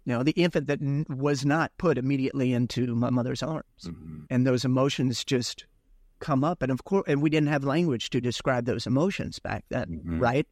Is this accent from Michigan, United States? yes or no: no; Missouri, United States; born there; Missouri was very closed. I was born on the Missouri side.